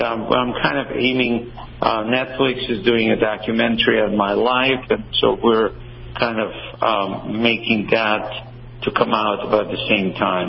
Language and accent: English; Ukraine; now in United States; instead of saying … as you know, I'm originally from Russia, I'm saying … I'm originally from Ukraine.